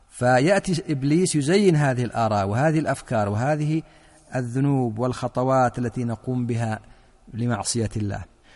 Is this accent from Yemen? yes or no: yes; Yemen; ولم آتيك بصفتي مثلا يمني